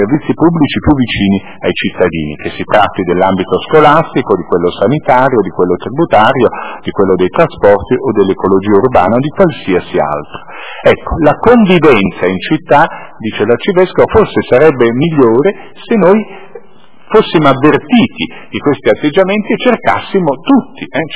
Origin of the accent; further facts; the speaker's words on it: Milan, Lombardy, Italy; pur essendo anch'io milanese di nascita e essendo sempre vissuto a Milano, però a zona nord.